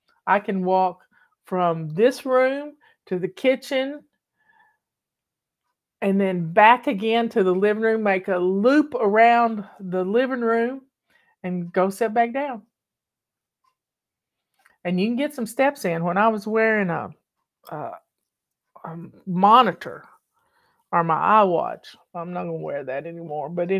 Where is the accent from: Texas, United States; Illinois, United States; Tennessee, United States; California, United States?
Tennessee, United States; Patty and I grew up on Real Foot Lake, and somebody posted a picture of 35 eagles the other day.